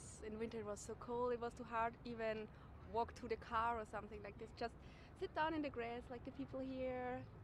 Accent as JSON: {"language": "English", "country": "Austria", "second_language": "English", "lives_now": "United States", "said": "I'm from Austria. I live in the USA for 2 years and we came to Montreal for this weekend for a class."}